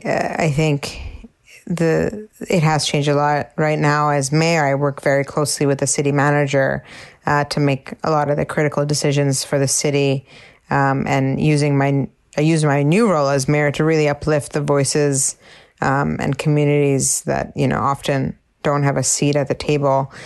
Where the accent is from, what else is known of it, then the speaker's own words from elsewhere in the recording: Cambridge, Massachusetts, United States; And as far as what, you know, Cambridge is, you know, it's been my hometown and I've seen it change in so many different ways.